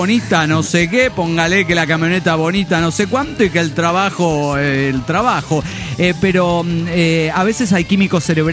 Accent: Potosí, Bolivia; Aquí reportándome desde la ciudad más alta del mundo con un frío de mierda. Hace un frío en Bolivia que usted ni se lo imagina.

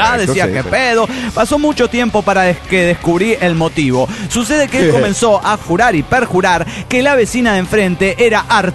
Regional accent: Culiacán, Sinaloa, Mexico; de Culiacán, Sinaloa, México.

